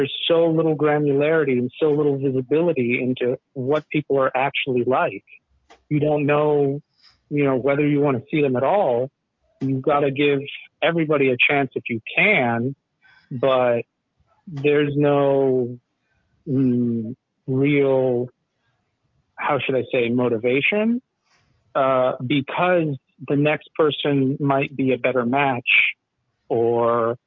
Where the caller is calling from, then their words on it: Atlanta, Georgia, United States; I'm calling from Atlanta.